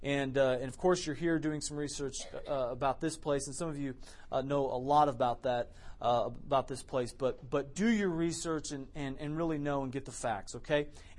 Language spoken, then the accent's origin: English; Iowa, United States; So I grew up in Iowa.